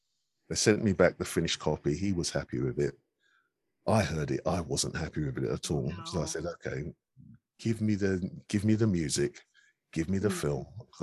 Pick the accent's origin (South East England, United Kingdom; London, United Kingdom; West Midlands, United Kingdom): London, United Kingdom; accent: South London; I don't, because it's just my accent, it's what I've always had. So I don't hear it. Other people hear it. But then I don't know, if somebody asks for a South London accent, then I'm just going to talk at the end of the day.